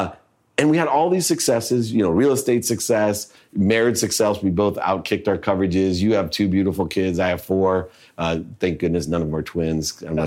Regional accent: San Diego, California, United States; You know, everyone, I'm from San Diego

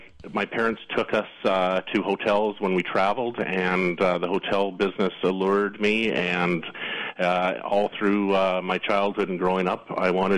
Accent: Alberta, Canada; now in United States; I grew up on a small dairy farm in Alberta, Canada.

